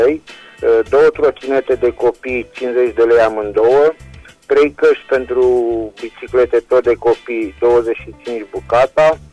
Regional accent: Reșița, Caraș-Severin, Romania; din Reșița

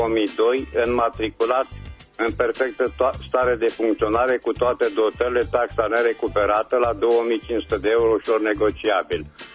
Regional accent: Reșița, Caraș-Severin, Romania; Bună ziua … sunt din Reșița

